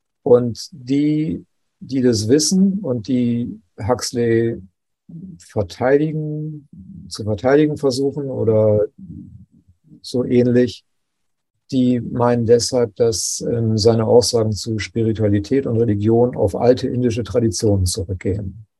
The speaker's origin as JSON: {"language": "German", "region": "Bremen", "country": "Germany", "tie": "born or raised there", "said": "Also ich bin in Bremen groß geworden und wir hatten Verwandte in München."}